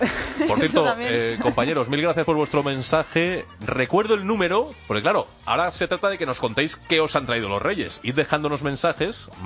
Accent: Barcelona, Catalonia, Spain; Yo soy de Barcelona y de niño en Barcelona

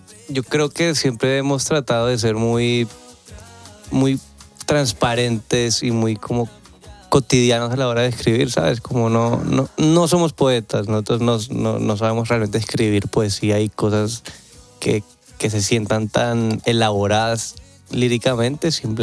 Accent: Colombia; Además que imagínate nosotros como colombianos

